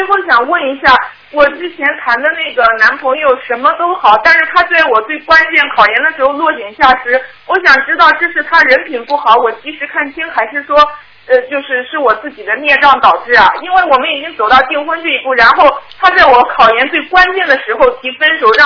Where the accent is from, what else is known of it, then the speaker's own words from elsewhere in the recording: Wuhu, Anhui, China; also born or lived in Beijing; 我是在北京念的书，我家乡在安徽，不知道我的工作在哪一方比较顺呢？